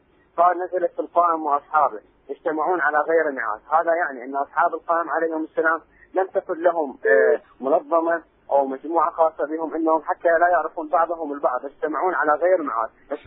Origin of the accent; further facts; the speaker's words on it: Iraq; انا من العراق.